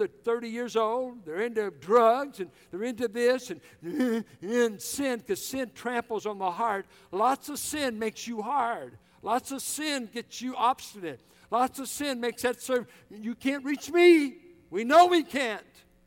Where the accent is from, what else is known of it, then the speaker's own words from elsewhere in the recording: Richmond, United States; I grew up in the Richmond Triangle. I grew up where a black gets killed. So far, we've had 3 or 4 killed this year in Richmond. I grew up in those neighborhoods.